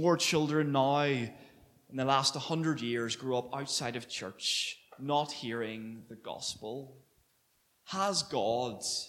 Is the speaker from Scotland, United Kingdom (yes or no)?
no; Northern Ireland, United Kingdom; I actually grew up running about these streets, lived in Orangefield, and just ran about here, spent a lot of my time in Clarewood Park.